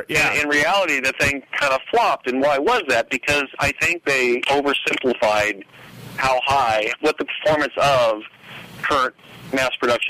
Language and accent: English; California, United States; Yeah, I'm actually at the house I was born and raised at.